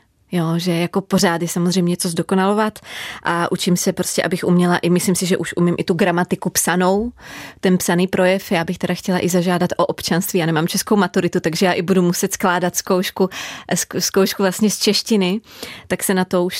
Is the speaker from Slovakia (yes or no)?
yes; Slovakia; Czech is a second language; když slyším ty staré nahrávky, tak to bylo strašně slyšet, že jsem Slovenka